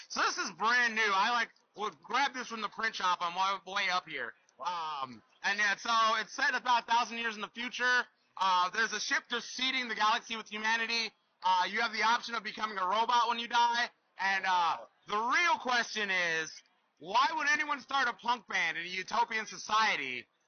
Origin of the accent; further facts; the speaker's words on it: Columbus, Ohio, United States; I'm an independent comic creator from Columbus.